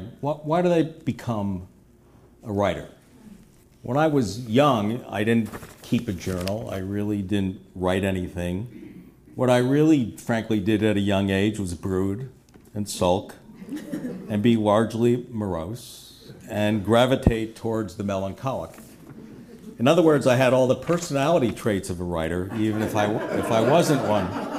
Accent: New York City, New York, United States; I grew up in New York City in the 1960s, and if there was ever a place that lent itself to observation, it was New York.

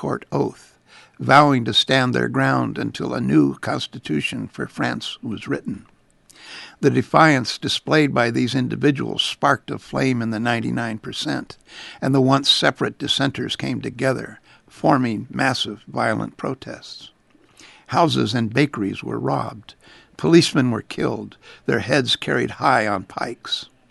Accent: United States; I was born and raised right here in America.

